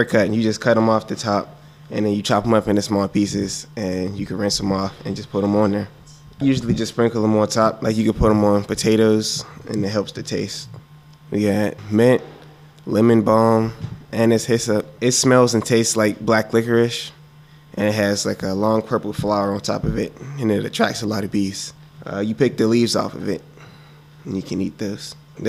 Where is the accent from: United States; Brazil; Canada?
United States; Pittsburgh, Pennsylvania; With my time, I grew up in Pittsburgh.